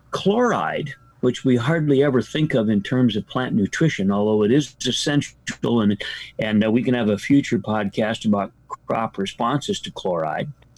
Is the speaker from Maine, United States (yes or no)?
no; Michigan, United States; And in fact, I grew up in Michigan